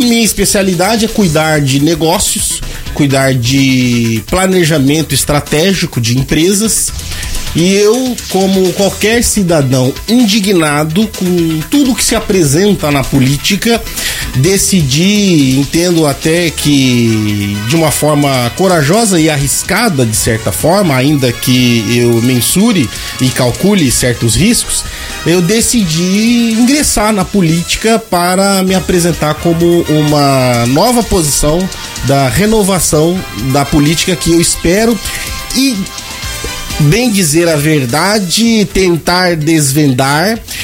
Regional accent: Campo Grande, Mato Grosso do Sul, Brazil; Somos aqui de Campo Grande, Mato Grosso do Sul

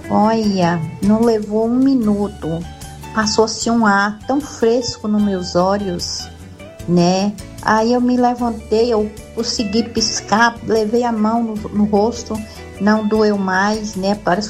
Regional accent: Minas Gerais, Brazil; now in Guarujá, Brazil; Porque eu sou mineira, eu sou de Minas, mas eu moro aqui no Guarujá.

